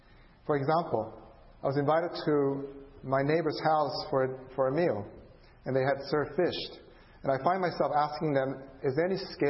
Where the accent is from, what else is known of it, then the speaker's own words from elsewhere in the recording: Singapore; School was really difficult when I was growing up in Singapore.